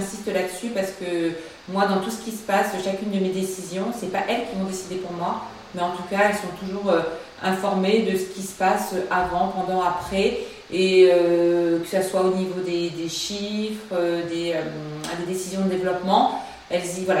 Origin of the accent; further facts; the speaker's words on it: Bayonne, Nouvelle-Aquitaine, France; dans le Pays Basque, puisque je suis originaire de Bayonne.